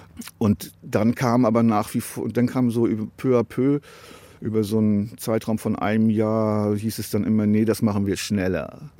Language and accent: German; Bremen, Germany; Und als Bremer gibt es natürlich nur eine Mannschaft, die habe ich mir nicht ausgesucht.